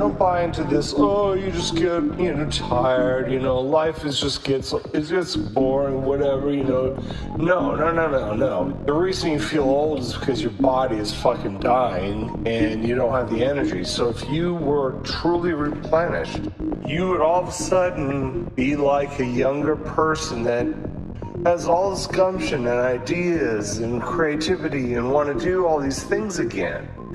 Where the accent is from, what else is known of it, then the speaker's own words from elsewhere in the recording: Massachusetts, United States; I'm originally from Massachusetts. Had crazy parents that followed a preacher to North Carolina.